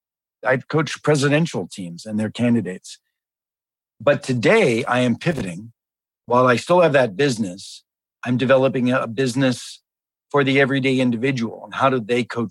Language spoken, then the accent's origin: English; Pittsburgh, Pennsylvania, United States; When I was a kid, I grew up in Pittsburgh. My old man was unemployed steel worker